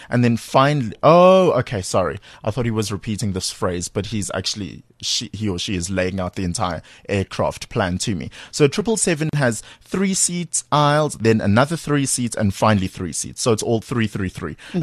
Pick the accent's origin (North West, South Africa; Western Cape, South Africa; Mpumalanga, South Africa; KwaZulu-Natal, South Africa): KwaZulu-Natal, South Africa; Durban; I was at home growing up in Durban